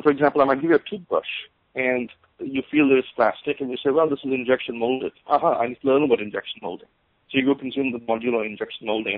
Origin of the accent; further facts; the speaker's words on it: India; When I was growing up in India